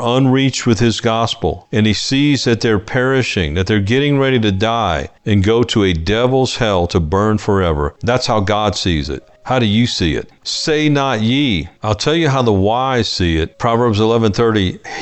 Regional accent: New Orleans, Louisiana, United States; I grew up in New Orleans around some really good food

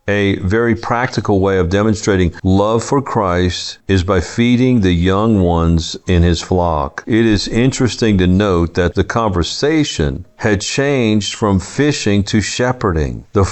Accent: Louisiana, United States; I'm from Louisiana and love to cook.

